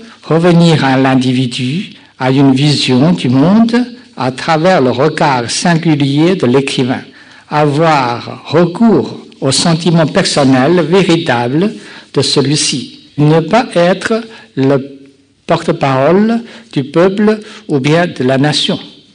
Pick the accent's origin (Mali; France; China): China; born there; French is a second language; sauf mon pays natal, la Chine, je suis encore strictement censuré.